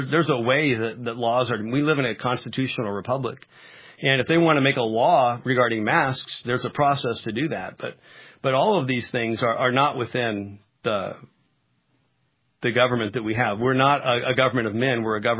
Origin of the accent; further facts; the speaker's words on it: United States; As an American, that concerns me.